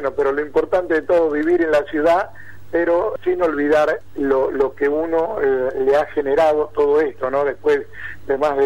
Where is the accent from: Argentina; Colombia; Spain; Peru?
Argentina; Cañadón, Patagonia; porque el viento de mi tierra me ha enseñado a hacerlo así.